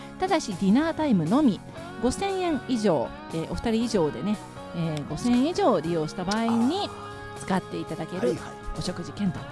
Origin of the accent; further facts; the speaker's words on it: Kanaya, Wakayama, Japan; 私はおいやんらと同じ金谷の出身です。